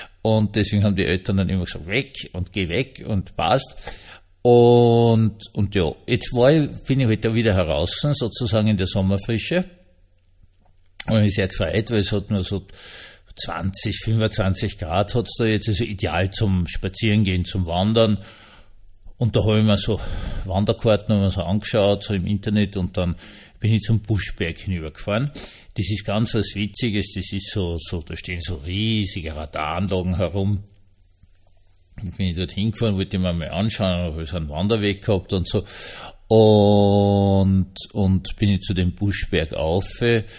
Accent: Vienna, Austria; ich bin ja Wiener, ich wohne ja normalerweise in der Stadt drin.

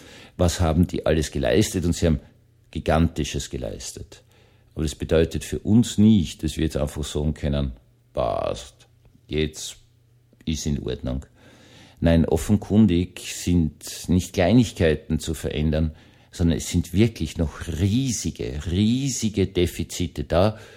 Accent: Vienna, Austria; accent: Viennese; meinem manchmal wienerischen Dialekt

